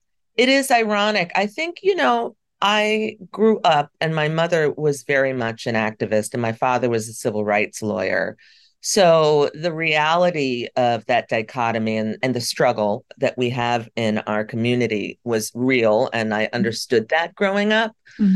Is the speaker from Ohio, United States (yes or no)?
no; New York City, New York, United States; I grew up in New York and I grew up in Greenwich Village.